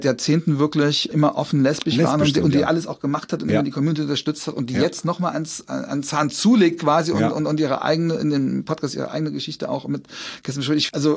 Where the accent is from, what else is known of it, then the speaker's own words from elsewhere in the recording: Trier, Rhineland-Palatinate, Germany; Also, ich komme aus Trier und das ist da ganz, ganz verbreitet.